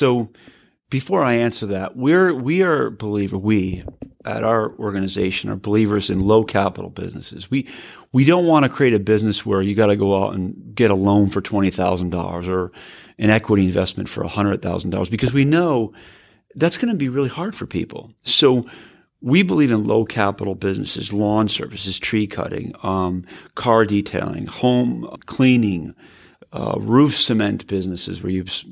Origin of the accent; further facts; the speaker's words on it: Connecticut, United States; I'm an Irish Catholic from Connecticut